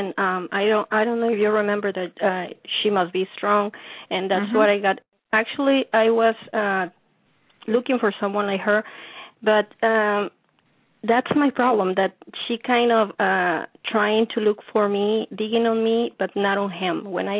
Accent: Mexico

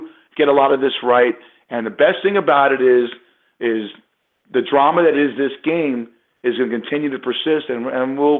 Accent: Los Angeles, California, United States; LAX, there's a Ram logo, says home of the Los Angeles Rams. That's going to be great for that city, my hometown, that they have a football team.

